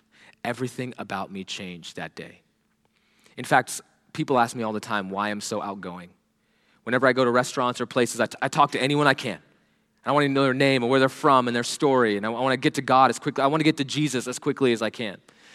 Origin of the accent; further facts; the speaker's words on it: India; moved away; I grew up in India during the time of Star Wars, so I have no idea what Star Wars even was when I moved here.